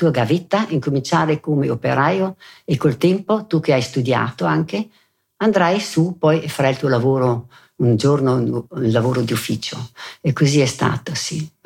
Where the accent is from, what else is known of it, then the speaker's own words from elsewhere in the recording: Merano, Trentino-Alto Adige, Italy; also born or lived in Bolzano; sono nata a Bolzano e sono rimasta lì fino ai 4 anni, presa poco, e poi con la famiglia siamo venuti ad abitare a Merano.